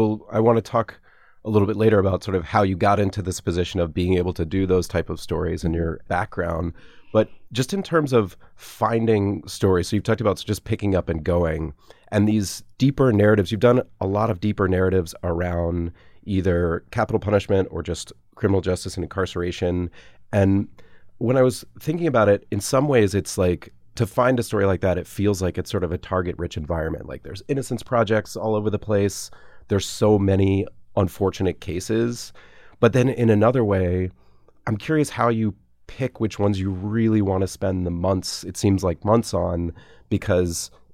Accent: Atlanta, Georgia, United States; also born or lived in Nashville; so I grew up in Atlanta and I at one point spent a lot of time in Nashville.

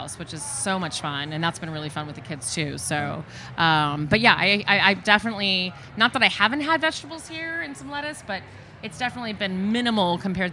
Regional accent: Long Beach, California, United States; now in Los Angeles, United States; I grew up in Long Beach. So that's my world. My family's still there.

